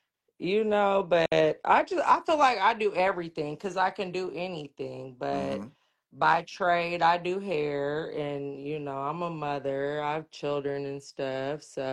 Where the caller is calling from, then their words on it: Glendale, Arizona, United States; Okay, so I'm in Arizona. I'm in Glendale, Arizona.